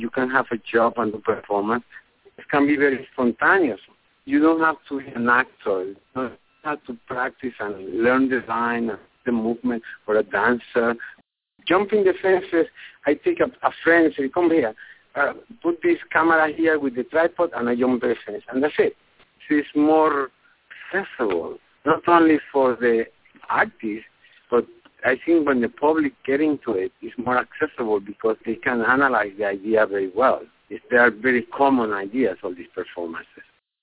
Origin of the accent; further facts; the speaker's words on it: Puerto Rico; I want Puerto Rico, my hometown, to become a state, or I want them to become independent.